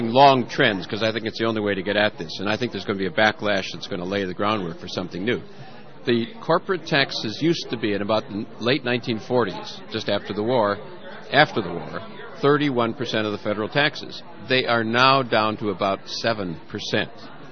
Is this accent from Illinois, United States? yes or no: no; Wisconsin, United States; I'm from Wisconsin in the 1950s when Joe McCarthy covered everything. You couldn't move politically in Wisconsin.